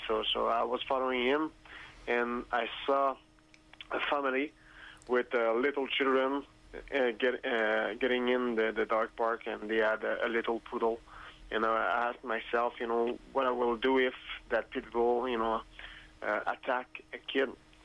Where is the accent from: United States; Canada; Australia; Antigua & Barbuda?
Canada; for winning, you know, in front of you know, my own crowd, my hometown fans, that was amazing. That was amazing. You know, I was the first fight of the night. And also the first UFC fight of the history in Canada.